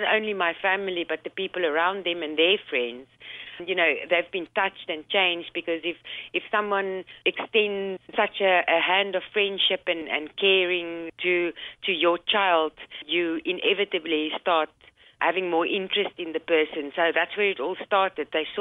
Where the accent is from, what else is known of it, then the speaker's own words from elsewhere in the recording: South Africa; born there; I was born in South Africa, to the north of South Africa in 1970.